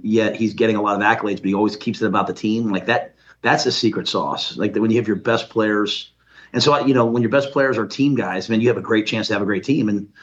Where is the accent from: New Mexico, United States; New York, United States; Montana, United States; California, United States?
New York, United States; New York City; Well, I grew up in New York City. Like, you know, I was, you know, I like to play pickup basketball.